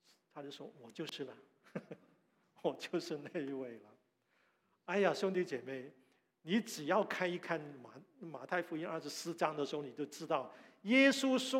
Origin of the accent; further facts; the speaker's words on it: China; 因为有很多的跟我们中国人的思想是有关的